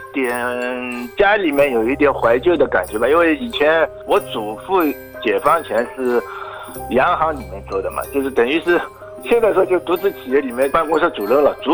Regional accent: Shanghai, China; now in Australia; 我是来自上海的

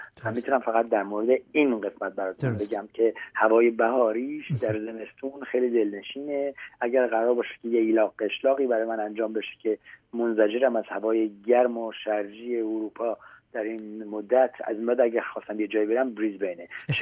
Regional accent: Iran; now in France; برگشتنم به سمت ایرانی هاست و زبان فارسی، زبان مادری و زبان کشوری که توش بزرگ شدم در خردسالیم و در کودکیم

